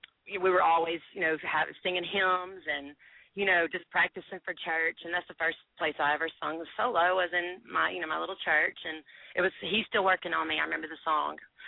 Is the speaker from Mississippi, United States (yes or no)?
yes; Tupelo, Mississippi, United States; Oh yeah, I'm from Tupelo, Mississippi. So you know, it's the hometown